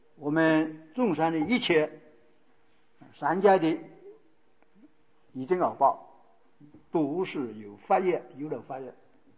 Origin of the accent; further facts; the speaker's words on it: China; 所以我们中国人有句修法